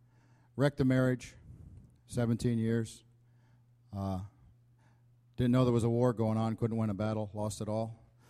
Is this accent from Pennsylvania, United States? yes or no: yes; Pennsylvania, United States; I was raised in Pennsylvania in the dairy cattle, dairy farm region, and my father had 8 brothers and sisters.